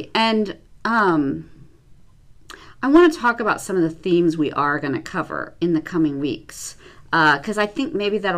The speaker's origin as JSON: {"language": "English", "country": "United States", "said": "I'm an American. God must be an American."}